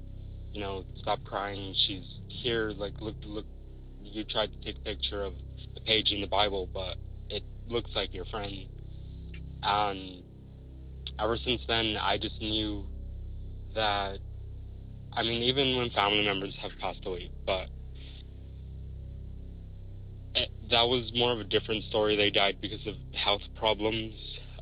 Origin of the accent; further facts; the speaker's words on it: Texas, United States; I'm from Texas.